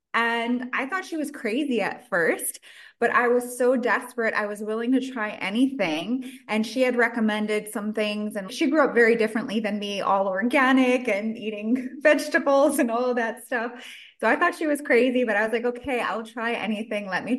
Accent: New York, United States; I had a lot of health problems growing up, and I grew up in New York, an Italian-American family.

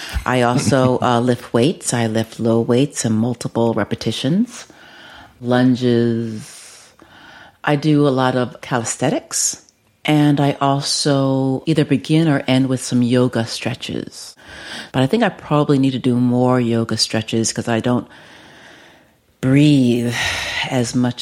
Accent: Bronx, New York, United States; I'm from the Bronx, yes.

